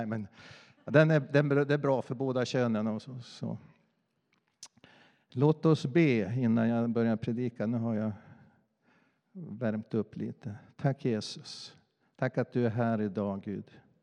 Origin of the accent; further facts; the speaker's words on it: Norrland, Sweden; born there; Nej, men jag är född i Norrland. Jag är en väldigt dålig norrlänning, för jag tycker inte om snö och köld och så.